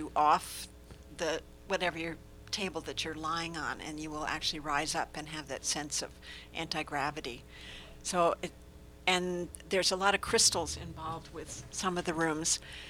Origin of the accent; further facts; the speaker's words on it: California, United States; you know, the connections, I came from California.